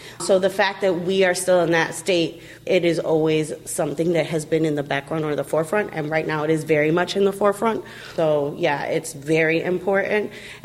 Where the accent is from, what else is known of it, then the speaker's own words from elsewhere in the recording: Rochester, United States; I grew up in Rochester, and we also had a dance company in Rochester that I witnessed and saw.